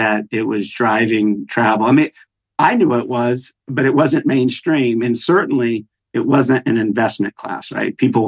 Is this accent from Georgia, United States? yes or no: yes; Roswell, Georgia, United States; So I grew up in Roswell, Georgia, north of Atlanta.